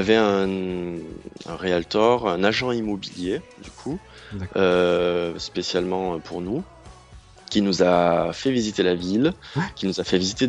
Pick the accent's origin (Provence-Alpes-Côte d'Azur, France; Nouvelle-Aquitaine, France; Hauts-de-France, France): Provence-Alpes-Côte d'Azur, France; Avignon; born there; now in Paris, France; Sinon, je suis né à Avignon.